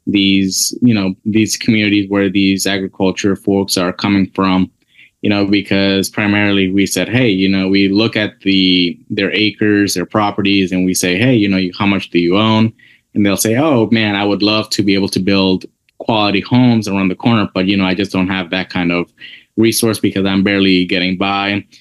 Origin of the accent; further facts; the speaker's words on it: Mexico; I'm from Mexico in particular, right? So this is where it comes a little close to home.